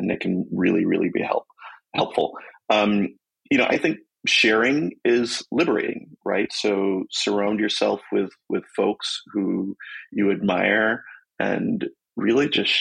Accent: Jamaica; moved away; one of the things that was so amazing to me in just moving here from my home country, Jamaica, was libraries, right?

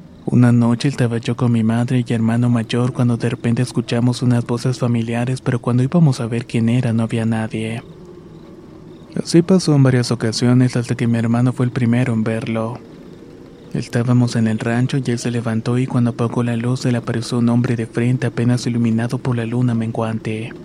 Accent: Dominican Republic; now in New Jersey, United States; Soy originario de República Dominicana, pero esto me sucede desde mediados del 2016 en la ciudad de New Jersey.

